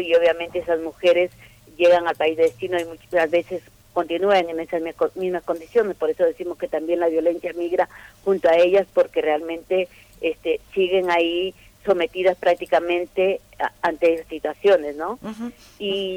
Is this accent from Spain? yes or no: no; Peru; now in Argentina; mi país está sangrando.